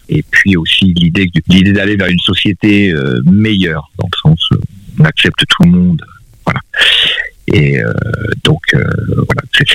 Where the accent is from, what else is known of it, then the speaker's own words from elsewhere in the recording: Rouen, Normandy, France; Alors, moi, je suis né à Rouen, c'est-à-dire que, voilà, j'ai fait mes études à Jean de la Varenne, à Mont-Saint-Aignan. Après, je suis parti au lycée Corneille